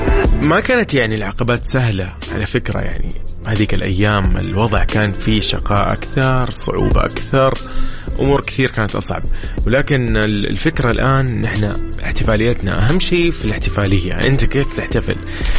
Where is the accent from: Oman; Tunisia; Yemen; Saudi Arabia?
Saudi Arabia; بالنسبة لنا نحن كسعوديين، أكيد يوم استثنائي صراحة